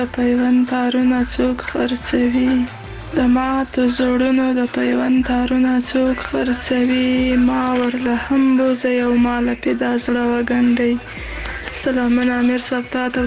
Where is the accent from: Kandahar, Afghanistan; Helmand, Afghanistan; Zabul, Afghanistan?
Kandahar, Afghanistan; له کندهار